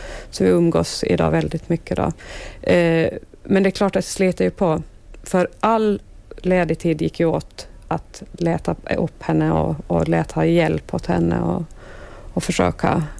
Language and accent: Swedish; Åland, Finland; När vi kommer från Åland så det var ett blandmissbruk.